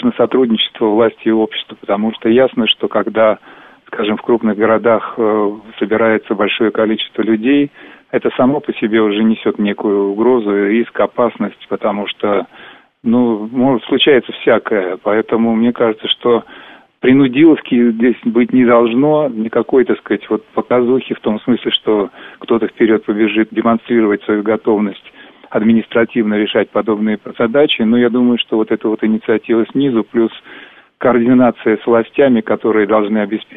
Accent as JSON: {"language": "Russian", "region": "Moscow", "country": "Russia"}